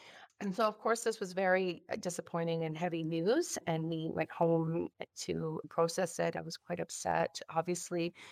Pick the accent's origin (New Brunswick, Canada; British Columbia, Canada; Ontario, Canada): Ontario, Canada; Toronto; That's right. I'm from Toronto. I'm in Canada.